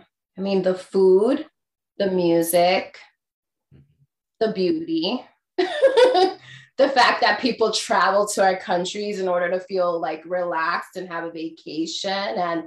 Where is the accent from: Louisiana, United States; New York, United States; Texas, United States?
New York, United States; Brentwood; Like I feel like I'm more American than anything, but yes, I was born and raised out here, Brentwood, Long Island, New York.